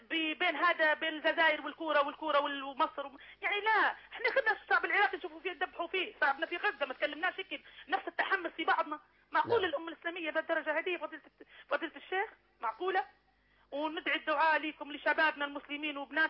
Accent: Libya; انتوا عارفيني من ليبيا

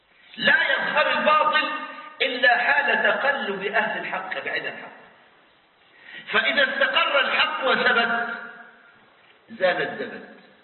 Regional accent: Egypt; عندنا في مصر

